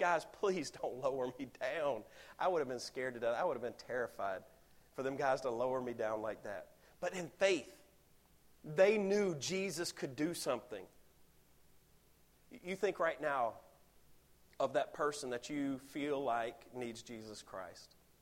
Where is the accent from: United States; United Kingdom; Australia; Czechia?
United States; Alabama; Now, I'm from Alabama, and this is what we would call redneck ingenuity right here.